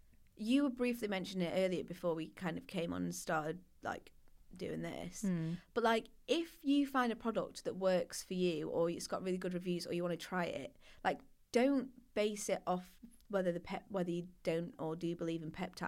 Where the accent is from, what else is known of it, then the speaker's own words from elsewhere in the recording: Yorkshire and the Humber, United Kingdom; no, I'm from this place called Yorkshire near Sheffield.